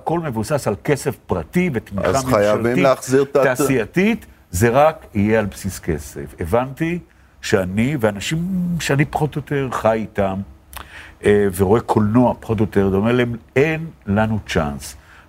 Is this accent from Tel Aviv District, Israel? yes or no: yes; Tel Aviv, Tel Aviv District, Israel; also born or lived in Jerusalem; אני גדלתי בבית בתל אביב, משפחה, נועדתי בירושלים, אבל אבי קיבל אפשרות עשייה בתל אביב